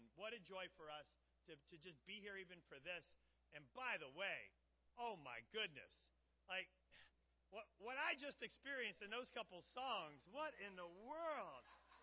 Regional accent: New Jersey, United States; because I am from New Jersey.

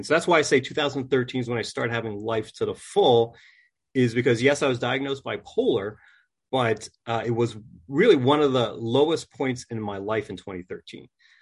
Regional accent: Maine, United States; now in New Jersey, United States; I'm a New Englander. I grew up in Maine, believe it or not. So how I came to New Jersey, and now my kids are in public school in New Jersey

